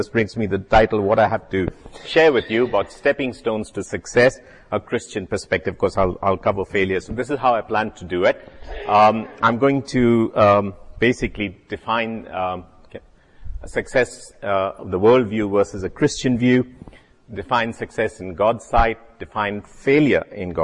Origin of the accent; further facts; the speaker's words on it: Chandigarh, India; That's a picture of my school, where I passed out of St. John's High School, Chandigarh. That's my hometown in the northern part of India. It was an Irish Brothers school.